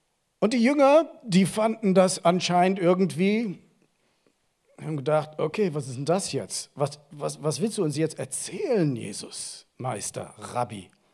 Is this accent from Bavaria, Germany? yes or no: no; Rhineland-Palatinate, Germany; Ich bin ja hier in der Gegend aufgewachsen, ich kenne den Koblenzer Stadtwald sehr gut.